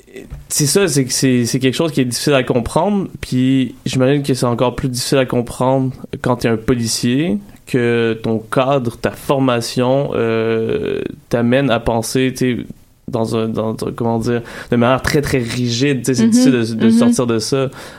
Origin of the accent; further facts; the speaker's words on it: Quebec City, Quebec, Canada; Je suis un homme blanc, je viens de Québec, en plus